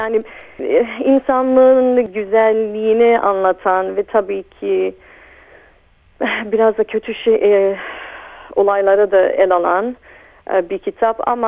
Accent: Adana, Turkey; Adana'da birkaç hafta kaldım galiba, 2-3 hafta. Ben çok beğeniyorum. Orada doğdum. Orada da yaşadım birkaç yıl.

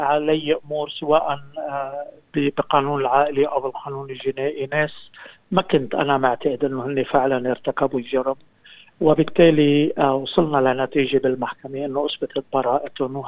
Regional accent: Beirut, Beirut Governorate, Lebanon; born or raised there; now in Australia

